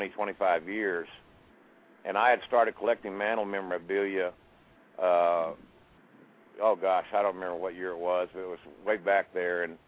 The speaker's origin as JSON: {"language": "English", "region": "Oklahoma", "country": "United States", "tie": "born or raised there", "said": "for again, a kid growing up in Oklahoma, we didn't have a lot going on."}